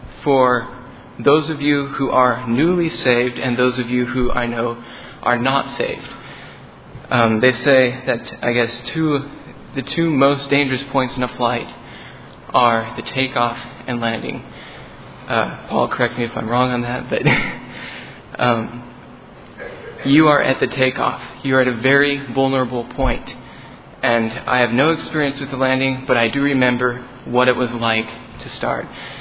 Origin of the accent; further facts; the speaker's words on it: Holdrege, Nebraska, United States; from Holdridge, Nebraska.